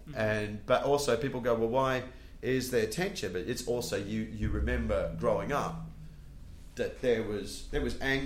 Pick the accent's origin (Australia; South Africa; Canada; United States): Australia; Perth, Western Australia; I remember growing up in Perth, if I went into town from the age of 12 to 14, I had to take cigarettes or money